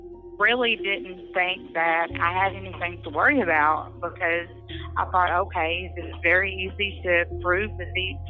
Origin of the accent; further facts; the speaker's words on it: Monticello, Kentucky, United States; So I'm from Kentucky in a little small town named Monticello.